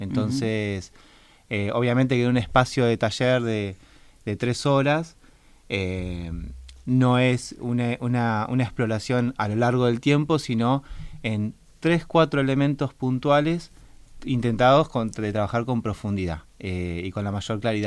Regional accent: La Plata, Buenos Aires Province, Argentina; Somos de La Plata.

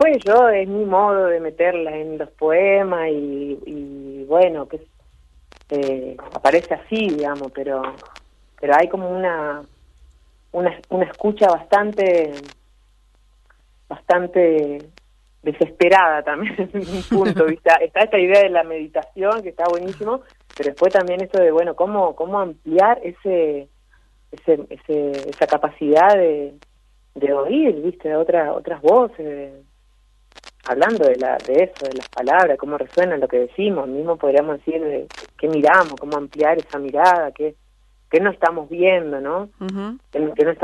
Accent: Formosa, Argentina; Yo que vengo más de Formosa, que tiene su otros modos, Chaco, Rosario.

